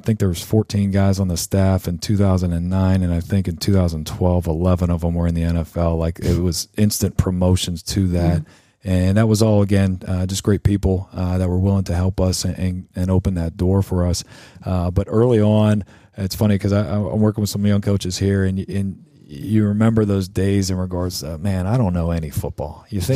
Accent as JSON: {"language": "English", "town": "Pittsburgh", "region": "Pennsylvania", "country": "United States", "tie": "born or raised there", "said": "I grew up in the Pittsburgh area."}